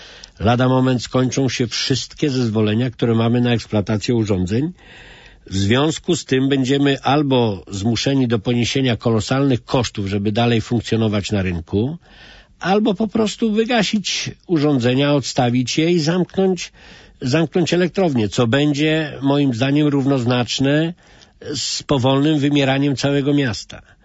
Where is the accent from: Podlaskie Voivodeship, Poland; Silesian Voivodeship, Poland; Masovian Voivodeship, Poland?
Masovian Voivodeship, Poland; Ostrołęka; pochodzę z Ostrołęki i pracuję w Ostrołęce